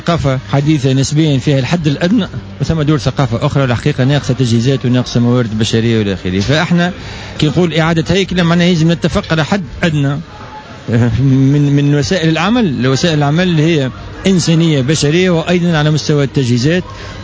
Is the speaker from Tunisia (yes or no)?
yes; Tunisia; ان تري غران بوتونسييل موجود عندنا في تونس على مستوى الفكر الابداع